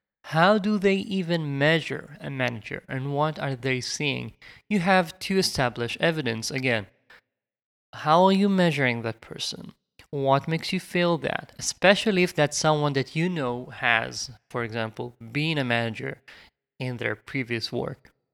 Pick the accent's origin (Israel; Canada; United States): Israel; accent: Israeli; English is a second language; You can hear that I have my Israeli accent